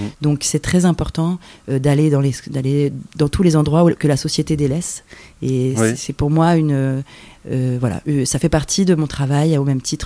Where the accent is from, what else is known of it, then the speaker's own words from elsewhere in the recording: Arles, Provence-Alpes-Côte d'Azur, France; Alors, géographiquement, je viens d'Arles. C'est là où j'ai grandi.